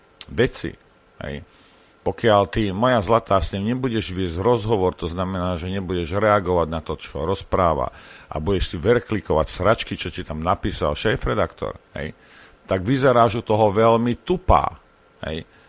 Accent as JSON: {"language": "Slovak", "region": "Banská Bystrica Region", "country": "Slovakia", "said": "Poviem, ja som Stredoslovák, hej? Banská Bystrica bola vždy moje krajské mesto."}